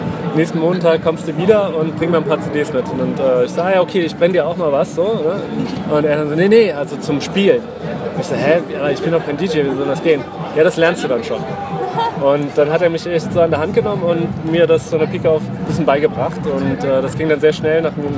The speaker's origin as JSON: {"language": "German", "region": "Saarland", "country": "Germany", "moved": "yes", "lives_now": "Berlin, Germany", "said": "Und ich komme eigentlich aus dem Saarland, also ich bin 2003 rübergezogen."}